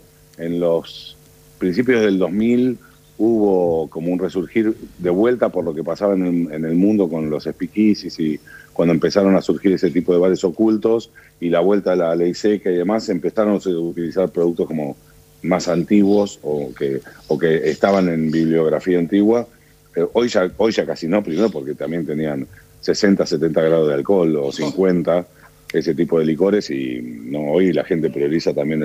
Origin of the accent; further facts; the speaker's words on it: Argentina; somos argentinos